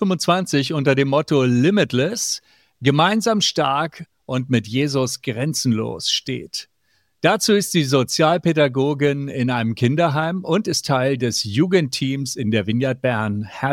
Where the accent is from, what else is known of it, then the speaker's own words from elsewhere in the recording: Hamburg, Germany; aus Hamburg